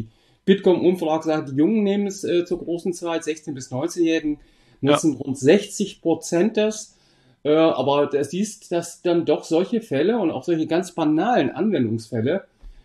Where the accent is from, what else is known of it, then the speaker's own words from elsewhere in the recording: Hesse, Germany; accent: Hessian; Das mag an meinem hessischen Dialekt liegen